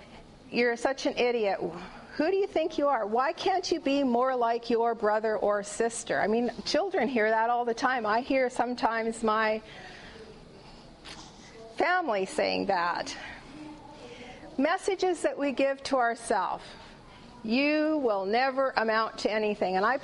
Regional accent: Canada; I'm a mom, a grandparent, and I'm Canadian.

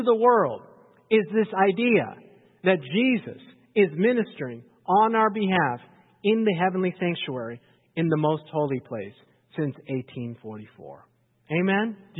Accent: Takoma Park, Maryland, United States; born there; People ask me, where are you from? And I say, I was born in Tacoma Park, Maryland. They say, no, where are you really from? And I'm like, ooh, okay. So my parents were from Korea.

